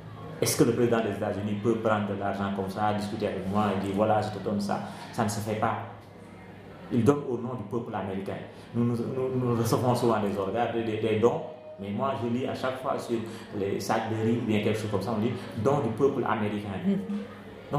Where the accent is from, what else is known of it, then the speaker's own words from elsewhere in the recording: Thiès, Senegal; si je dois quitter Yassan, peut-être c'est pour aller chez moi à Thiès